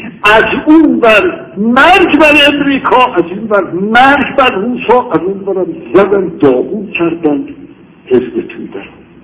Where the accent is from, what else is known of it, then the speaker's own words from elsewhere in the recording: Tehran, Tehran Province, Iran; من بچه تهرانم، سنم هم از همه شما بیشتره،